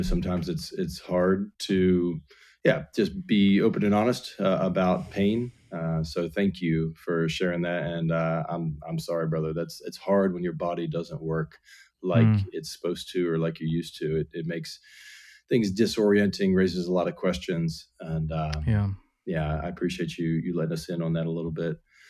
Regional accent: West Virginia, United States; also born or lived in Texas; I grew up in West Virginia, and then I went to Virginia Tech.

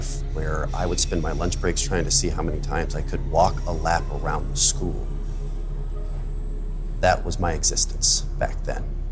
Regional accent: California, United States; So, I grew up in California. As a kid, I was lonely. Lived in a small town, went to a small school

